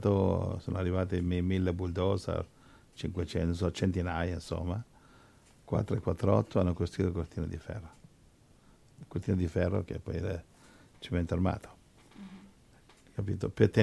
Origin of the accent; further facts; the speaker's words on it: United States; io sono americano.